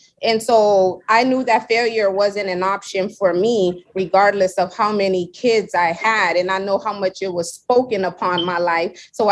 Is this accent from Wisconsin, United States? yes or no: no; Seattle, Washington, United States; also born or lived in New York; I was born in New York, but raised in Seattle. So in New York, when we was growing up, we saw the skating in the streets.